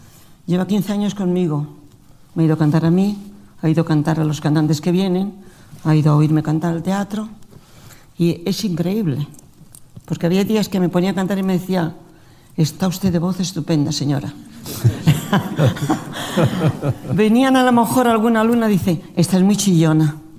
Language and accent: Spanish; Spain; Nosotros estamos en España y somos los españoles.